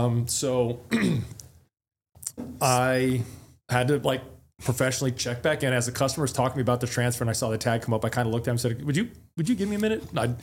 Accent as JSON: {"language": "English", "region": "California", "country": "United States", "tie": "born or raised there", "said": "Growing up in California, it was kind of difficult."}